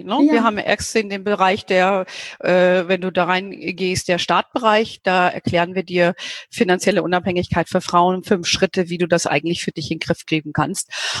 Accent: Hesse, Germany; born there; ich lebe ja hier in Bayern und komme ja gebürtig aus Hessen.

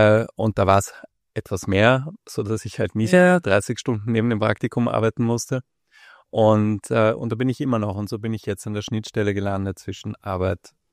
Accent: Germany; now in Vienna, Austria; Man hört, ich komme aus Deutschland.

